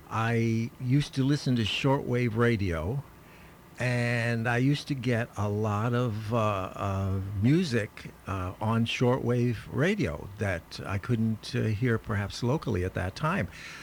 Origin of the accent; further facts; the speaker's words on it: Omaha, Nebraska, United States; I've made my life here, but I'm a Westerner by birth, and I was raised in the Midwest and the West. I was born in Nebraska, actually.